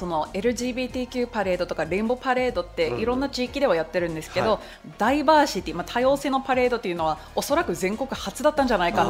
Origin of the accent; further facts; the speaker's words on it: Canada; 外国人って言うんですけど、まあ、私カナダ人として、まあ、その悩みとか